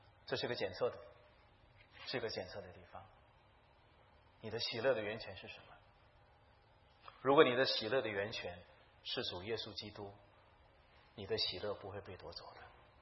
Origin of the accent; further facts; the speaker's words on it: China; 有一点请大家了解哈，对，尤其我们中国人，这次我们要受洗的一些弟兄姊妹